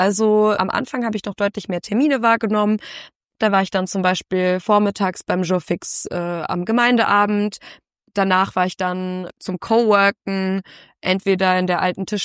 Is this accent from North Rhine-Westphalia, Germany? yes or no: yes; Bocholt, North Rhine-Westphalia, Germany; now in Austria; Ist es jetzt das Hausruckviertel oder ist es eben ja Bocholt, wo ich herkomme, das Westmünsterland?